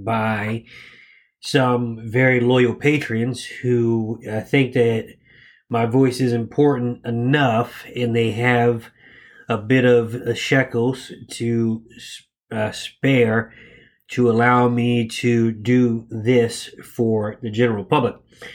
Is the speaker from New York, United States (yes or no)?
no; Jacksonville, Florida, United States; He came to my hometown with me to Jacksonville, Florida